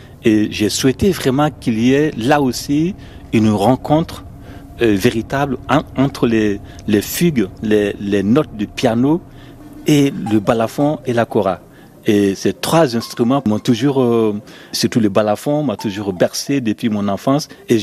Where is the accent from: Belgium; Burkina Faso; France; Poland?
Burkina Faso; Bobo-Dioulasso, Hauts-Bassins; French is a second language; Moi, j'ai grandi au village en Afrique, à Léguéma, à Bobo Dioulasso.